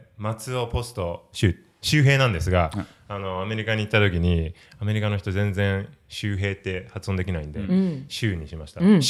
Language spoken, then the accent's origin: Japanese; Chigasaki, Kanagawa, Japan; born there; 茅ヶ崎で生まれました。湘南です。